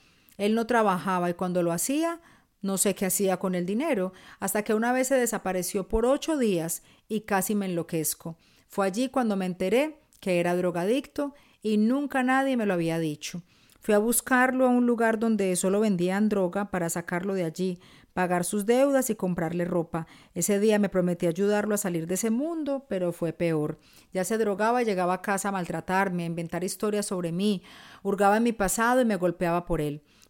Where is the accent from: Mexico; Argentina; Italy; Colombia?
Colombia; moved away as an adult; now in Barcelona, Spain; aquí seguimos compartiendo historias. Tengo 39 años y vivo en Barcelona, España. Soy colombiana y hace 9 meses estoy acá.